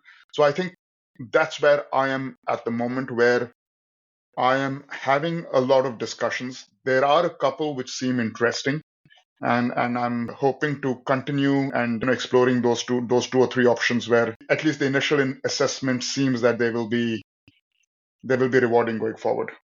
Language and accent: English; India; And me being Indian, it just was the natural choice out of those four to move to set up this business.